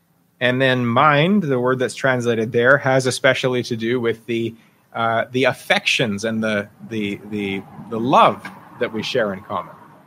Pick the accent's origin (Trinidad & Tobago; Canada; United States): Canada